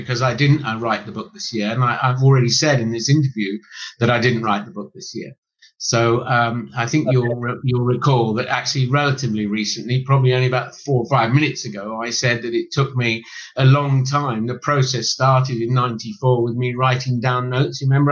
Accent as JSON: {"language": "English", "region": "England", "country": "United Kingdom", "said": "As you can imagine, I'm an Englishman."}